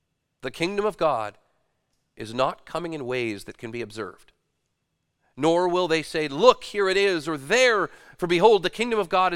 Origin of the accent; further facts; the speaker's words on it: British Columbia, Canada; Don't suppose that if you saw it, you would think of it as much as a mountain, being from British Columbia